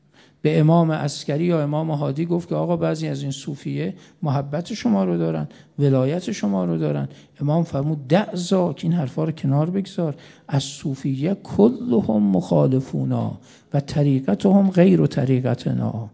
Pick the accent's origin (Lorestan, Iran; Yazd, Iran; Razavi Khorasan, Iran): Razavi Khorasan, Iran; Mashhad; مشهدی ها ما تو شهر خودمون واقعا این رسم هست